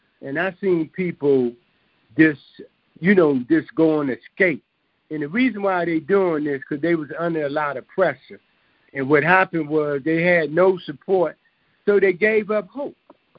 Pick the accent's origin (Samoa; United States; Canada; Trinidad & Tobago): Trinidad & Tobago; these are friends that I grew up with in Trinidad.